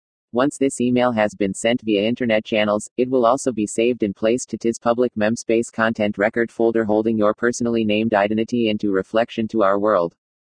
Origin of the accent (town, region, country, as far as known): San Bernardino, California, United States; born there